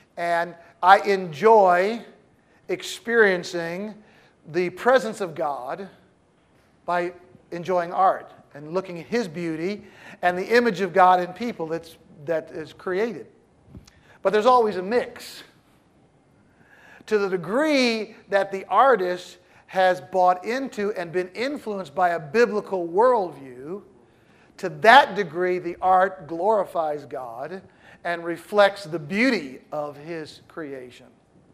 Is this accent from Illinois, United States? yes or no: no; St. Louis, Missouri, United States; When I was home this summer, I went to my hometown where I was raised in St. Louis.